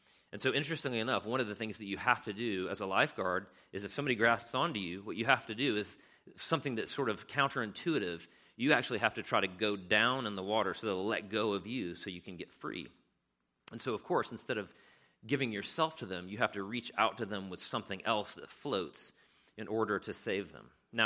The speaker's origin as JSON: {"language": "English", "region": "South Carolina", "country": "United States", "tie": "born or raised there", "also_born_or_lived": "San Diego, United States / Pensacola, United States", "said": "So my dad was in the military, and so I was born in San Diego. We moved to Pensacola, Florida. From Pensacola, we moved to South Carolina, which is mostly where I grew up."}